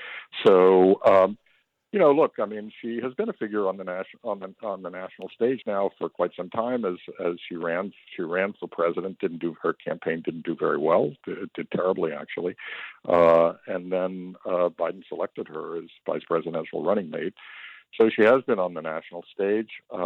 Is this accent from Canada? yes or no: no; Tampa, Florida, United States; I didn't grow up in Washington or New York. I grew up in Tampa, Florida.